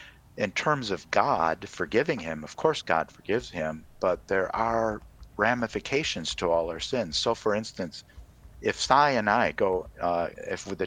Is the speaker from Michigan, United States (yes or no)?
yes; Michigan, United States; I'm from Michigan, too, so you've got a friend right on the line with you here.